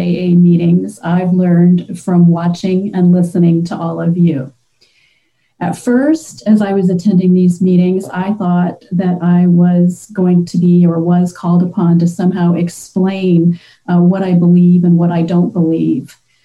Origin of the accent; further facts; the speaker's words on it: Oregon, United States; I'm from Oregon.